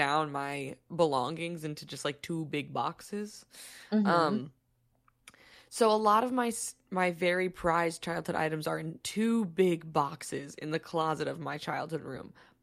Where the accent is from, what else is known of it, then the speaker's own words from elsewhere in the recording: Michigan, United States; Listen, growing up in the Midwest, I'm from Michigan. Every house has a basement